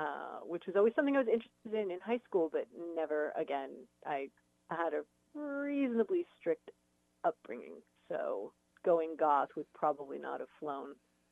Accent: San Diego, California, United States; also born or lived in New York; I grew up down in San Diego.

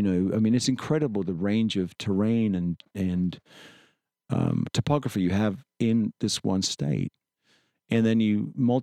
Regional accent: England, United Kingdom; I'm so English about that, but I'm partly French too.

